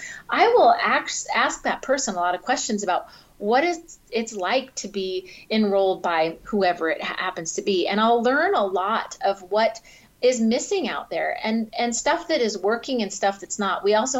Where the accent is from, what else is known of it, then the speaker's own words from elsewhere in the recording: Boise, Idaho, United States; now in Arizona, United States; I'm from Idaho and I moved to Arizona.